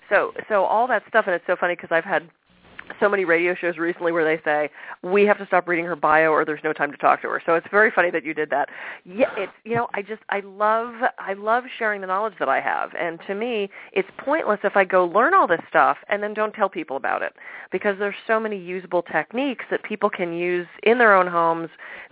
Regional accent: Pittsburgh, Pennsylvania, United States; I had very middle of the road. I grew up in Pittsburgh, where there was not, especially in the 70s and 80s, not a lot of alternative medicine.

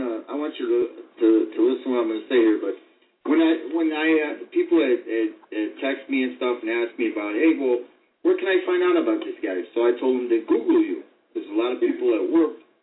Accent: Chicago, Illinois, United States; I'm originally from the west side of Chicago. And I lived down by the projects when I was a kid.

